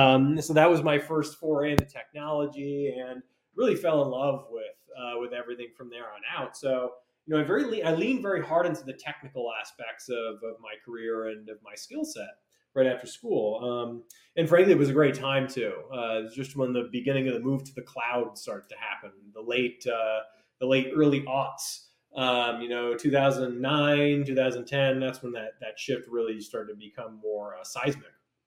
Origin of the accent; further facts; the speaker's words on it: Vermont, United States; I'm originally from Vermont. So the Green Mountain State, always be a Vermonter. They don't have much of a summer up there.